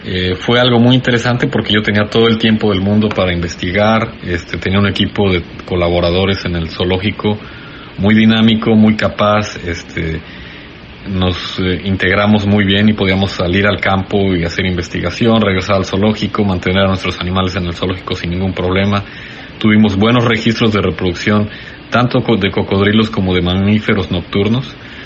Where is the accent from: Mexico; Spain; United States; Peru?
Mexico; moved away as an adult; Vine desde México a trabajar aquí, entonces quiero desenvolverme, ¿no?